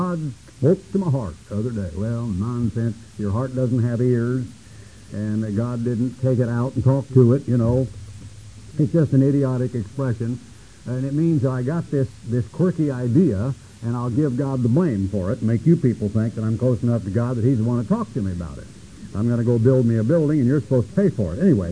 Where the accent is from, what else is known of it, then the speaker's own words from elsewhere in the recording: United States; Well, I am an American and I speak English